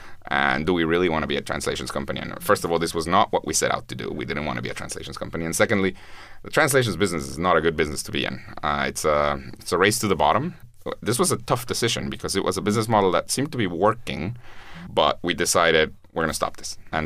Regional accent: Guatemala; I'm from Guatemala, which is a very poor country.

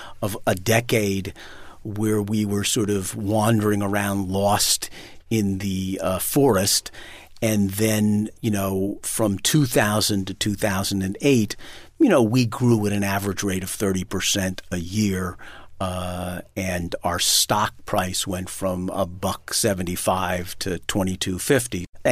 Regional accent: New York City, New York, United States; Having been born and raised in Manhattan and having moved back, no one in my family had any interest in going to Vermont.

